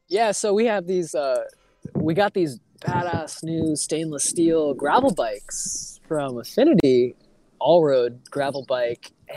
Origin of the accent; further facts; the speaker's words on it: Manhattan, New York, United States; I mean, I'm from Manhattan. I grew up in Manhattan.